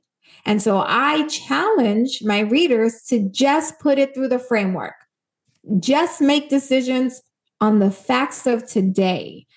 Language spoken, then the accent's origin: English; New York City, New York, United States; It's like a 2-hour train ride just for her to get there. We're from New York City.